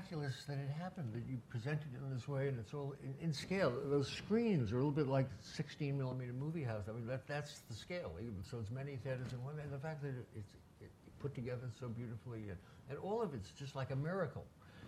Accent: New York, United States; born there; I was born in New York and met a bunch of artists like in 1959, 60, and 61.

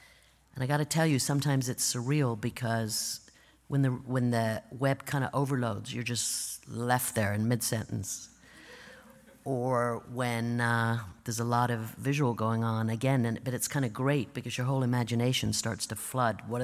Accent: South Africa; Growing up in South Africa in the late 50s and early 60s, the radio was one of the few connections we had to the outside world.

